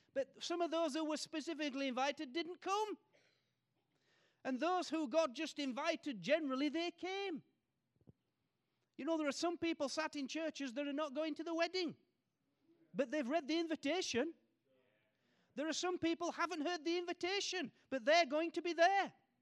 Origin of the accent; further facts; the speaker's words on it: England, United Kingdom; as an Englishman who doesn't exaggerate